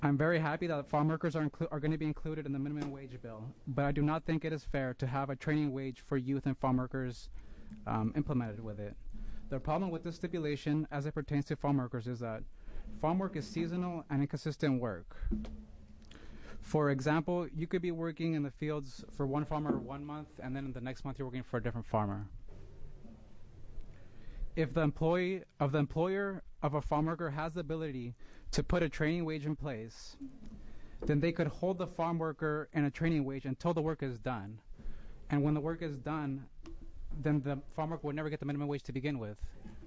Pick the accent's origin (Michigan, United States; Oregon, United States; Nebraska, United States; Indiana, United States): Oregon, United States; Salem; I'm 24 years old, and I'm from Salem, Oregon.